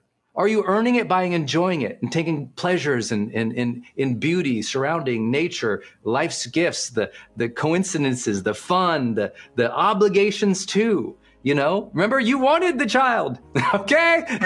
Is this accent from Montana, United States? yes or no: yes; Montana, United States; I'm from Montana, from the mountains, I'm from the hills, I'm from the lakes. I'm a river boy.